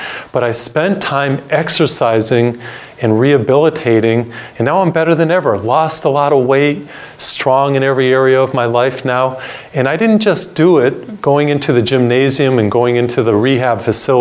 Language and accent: English; Springfield, Massachusetts, United States; he was inducted into the Basketball Hall of Fame in my hometown, by the way, Springfield, Massachusetts